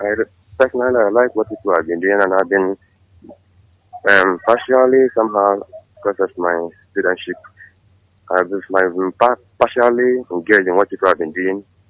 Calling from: Enugu, Enugu State, Nigeria; Yes, I'm calling from Enugu.

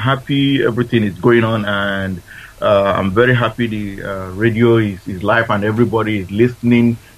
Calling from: Houston, Texas, United States; I'm calling from Houston, Texas.

